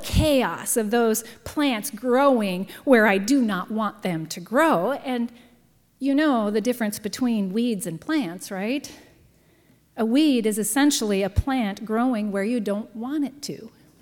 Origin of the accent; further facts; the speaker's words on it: Iowa, United States; As a girl growing up in Iowa, I loved to be outside in my backyard, in the park, playing on the school ground.